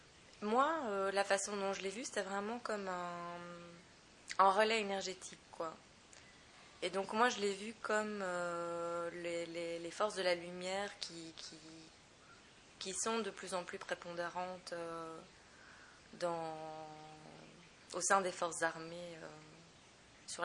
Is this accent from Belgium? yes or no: yes; Brussels, Brussels-Capital Region, Belgium; en lui disant que je voulais en faire sur Bruxelles, puisque je suis de Bruxelles.